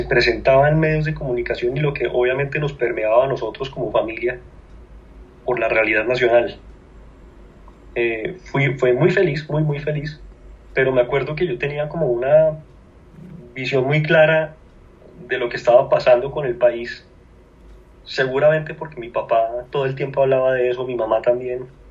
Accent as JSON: {"language": "Spanish", "region": "Bogotá", "country": "Colombia", "tie": "born or raised there", "said": "Yo soy bogotano. Bogotano muy rolo, pero tengo una familia muy mezclada. Los orígenes de mi familia son de Bucaramanga, toda mi familia paterna, y mi familia materna son pues por el lado de la costa"}